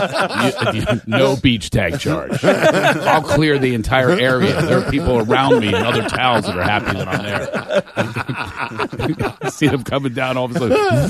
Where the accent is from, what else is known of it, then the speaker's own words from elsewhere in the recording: Philadelphia, Pennsylvania, United States; I tell them stories about me growing up in Philadelphia